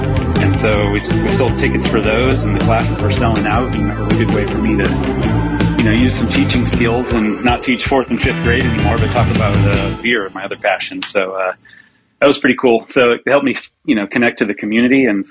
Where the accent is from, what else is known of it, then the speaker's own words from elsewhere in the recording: Long Beach, California, United States; And then I bounced down to California for a little bit, cause I grew up down there in Long Beach.